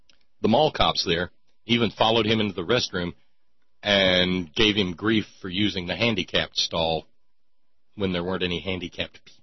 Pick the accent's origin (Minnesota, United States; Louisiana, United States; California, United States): Louisiana, United States; New Orleans; moved away as an adult; now in Washington, United States; I'm from the South. I'm from New Orleans. I've seen the worst of it.